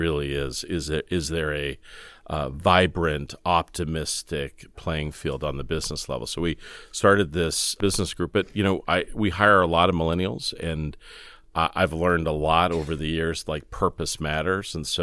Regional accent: Fresno, California, United States; So I grew up in Fresno, California, outside of Fresno, California

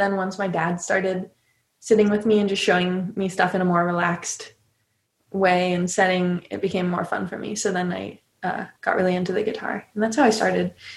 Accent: California, United States; Sweet. So I grew up in California. My dad is from Illinois, and his dad played the banjo, my grandpa.

